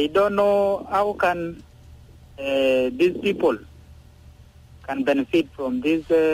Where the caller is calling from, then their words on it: Bor, Jonglei, South Sudan; from Bor.